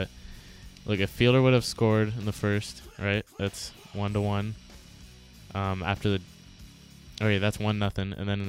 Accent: San Francisco, California, United States; born there; I mean, I was born in San Francisco. The Giants are my local team.

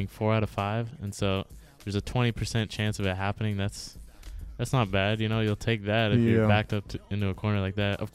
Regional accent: San Francisco, California, United States; born there; I mean, I was born in San Francisco. The Giants are my local team.

